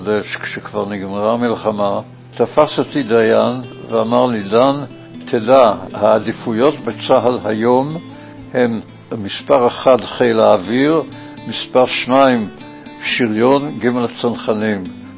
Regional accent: Tel Aviv, Tel Aviv District, Israel; כל המשפחה הזו חזרה ארצה ב-1919 לתל אביב, ואני נולדתי פה בבית שהיה שייך לסבא שלי.

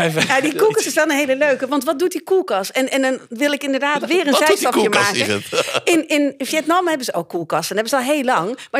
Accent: North Brabant, Netherlands; ik kom natuurlijk uit Brabant

